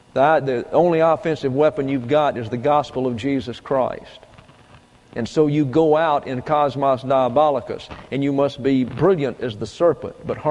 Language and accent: English; Texas, United States; I came here from Texas, and everything's flat.